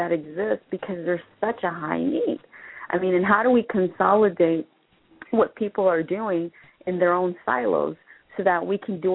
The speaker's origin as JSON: {"language": "English", "town": "Chicago", "region": "Illinois", "country": "United States", "said": "I'm from South Chicago, and there was a trend where the folks from Cabrini Green were moved"}